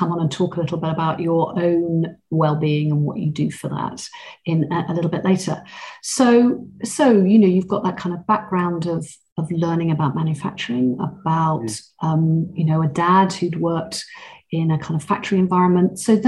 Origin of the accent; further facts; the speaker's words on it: South West England, United Kingdom; Because I grew up in Cornwall.